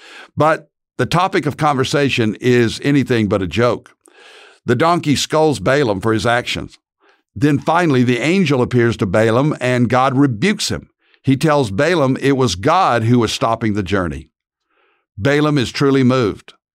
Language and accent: English; Dallas, Texas, United States; from Dallas, Texas.